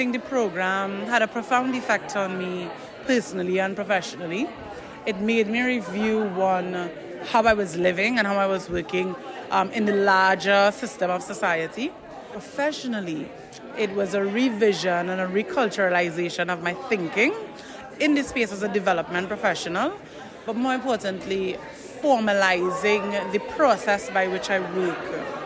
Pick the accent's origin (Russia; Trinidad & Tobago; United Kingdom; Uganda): Trinidad & Tobago; even though I'm from Trinidad, live in Trinidad, my work covers the entire Caribbean region and the Dominican Republic